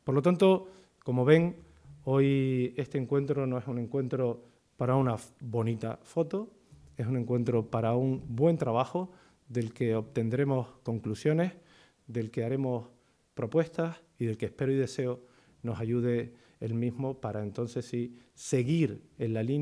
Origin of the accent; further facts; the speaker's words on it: Tenerife, Canary Islands, Spain; algunos pensarán que es porque estamos en Tenerife o porque soy de Tenerife